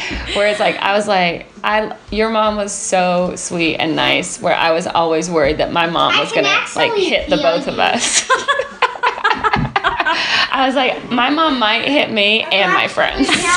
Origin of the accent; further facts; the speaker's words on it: California, United States; moved away; But when we moved here from California, that was like the one thing that my mom always missed was Mexican food. Because we grew up with Mexicans.